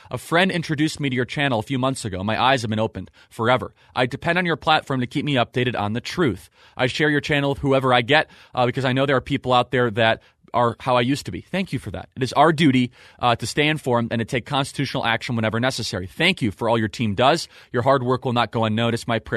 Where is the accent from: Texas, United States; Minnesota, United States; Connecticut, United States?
Connecticut, United States; I'm from Connecticut. I'm 17, about to go to college next year.